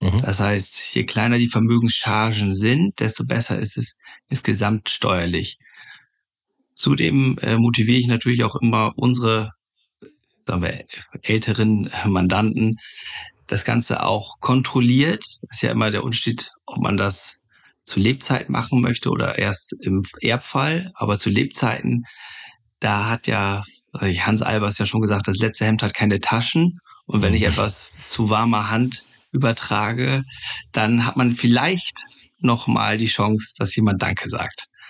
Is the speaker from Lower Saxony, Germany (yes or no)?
yes; Lower Saxony, Germany; accent: North German; im Norden, das ist nicht die Himmelsrichtung, sondern die Stadt Norden, direkt hier an der Nordseeküste. Bin Waschechter aus Friese, von daher entschuldige ich auch vorab schon meinen kleinen Dialekt. Also das Norddeutsche wird meistens unbeirrbar hörbar.